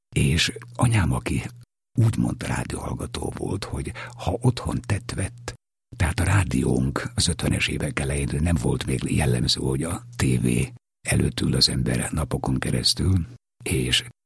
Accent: Vrakuňa, Bratislava Region, Slovakia; Pozsony mellett, a Kisduna partján, Pozsony Vereknye községben nőttem fel

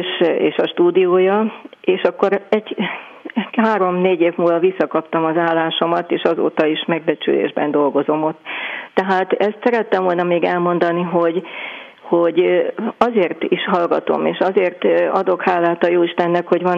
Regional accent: Budapest, Hungary; born there; az első kerületben lakunk, itt is születtem

